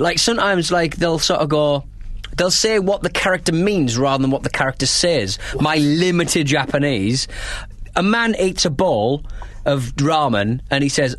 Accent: United Kingdom; And also, as a British person, that's another good word to use.

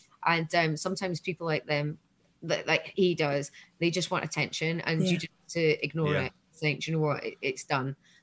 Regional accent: Scotland, United Kingdom; And I'm Scottish. I'm hard as.

